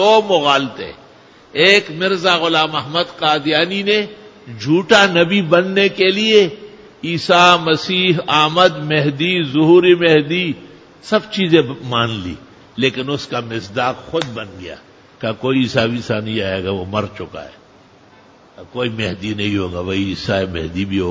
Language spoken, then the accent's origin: Urdu; Pakistan; میں پاکستان کا ہوں, اسی شہر کا مفتی ہوں جس شہر میں وہ شیخ الاسلام اور مفتی اعظم بنے ہوئے ہیں